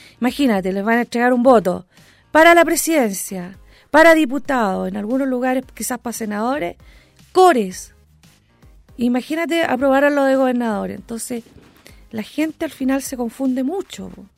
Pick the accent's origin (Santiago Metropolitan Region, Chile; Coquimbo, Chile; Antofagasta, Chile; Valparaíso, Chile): Santiago Metropolitan Region, Chile; La Florida; Yo soy nacida y criada en La Florida.